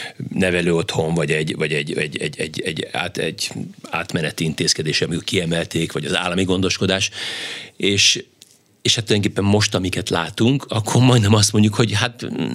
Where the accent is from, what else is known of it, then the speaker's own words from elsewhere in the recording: Pécs, Baranya, Hungary; a pécsiek vagyunk eredendően, és akkor a pécsi szál az így hosszan működik